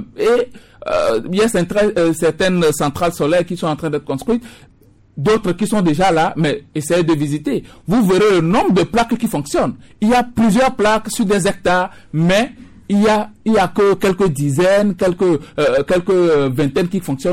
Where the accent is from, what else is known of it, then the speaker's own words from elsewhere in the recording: Togo; Maintenant, ici, chez nous, au Togo